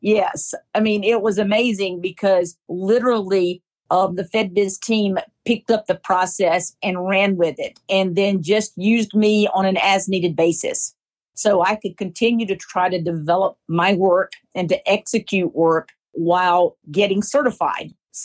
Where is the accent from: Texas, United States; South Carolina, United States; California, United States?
South Carolina, United States; Greenville; I'm actually from Greenville, South Carolina. I am a Clemson grad.